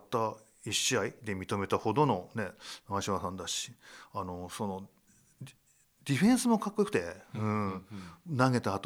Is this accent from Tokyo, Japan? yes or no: yes; Tokyo, Japan; 東京生まれの東京育ちなので。